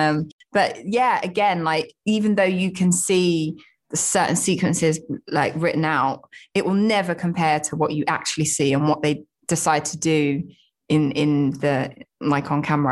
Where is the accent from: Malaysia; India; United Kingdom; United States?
United Kingdom; Southend-on-Sea, East of England; now in London, United Kingdom; I'm not like native to London. I grew up just outside in Southend-on-Sea in Essex, but I have lived in London for many years. Like a lot of my family are from London. So I've grown up in and out of London